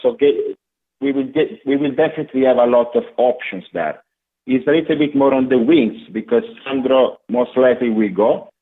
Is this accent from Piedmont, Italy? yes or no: yes; Turin, Piedmont, Italy; English is a second language; As you know, I was born and raised in Turin.